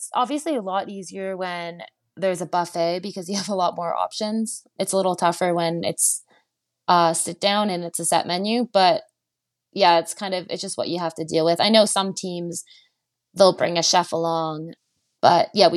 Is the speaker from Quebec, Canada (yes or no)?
yes; Chelsea, Quebec, Canada; now in Canmore, Canada; I'm actually at home in Canmore for the next month, and then I'm heading home. I'm from Chelsea, Quebec.